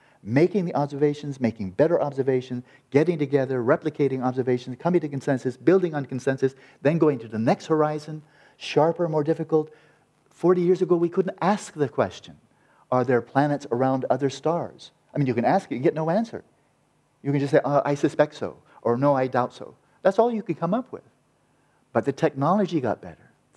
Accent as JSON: {"language": "English", "region": "California", "country": "United States", "tie": "born or raised there", "said": "But they built one up above my hometown, the 100-inch telescope there in Mount Wilson."}